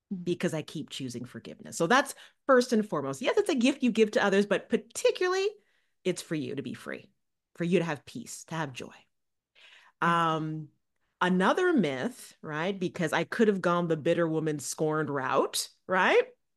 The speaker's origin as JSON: {"language": "English", "town": "Ottawa", "region": "Ontario", "country": "Canada", "tie": "born or raised there", "also_born_or_lived": "New York", "lives_now": "Connecticut, United States", "said": "actually, I do reside in Connecticut now. I lived in New York for over 20 years, but I am Canadian. So this also feels, full circle for me because I grew up in Ottawa."}